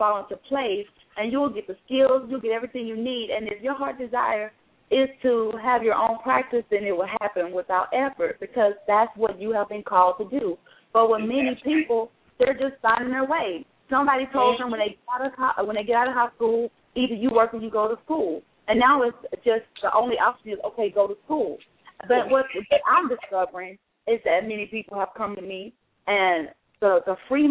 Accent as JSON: {"language": "English", "region": "Texas", "country": "United States", "said": "I am from Texas."}